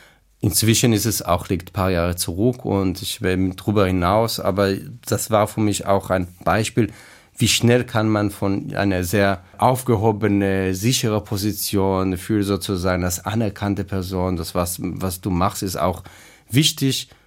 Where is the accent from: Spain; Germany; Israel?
Israel; German is a second language; Ich bin im Kibbutz aufgewachsen. Kibbutz ist sozusagen eine sehr geschlossene Community. Also natürlich hatten wir Kontakte mit Gleichaltrigen auch in anderen Städten, aber das ist ein kleiner Kibbutz, Mitte von der Wüste.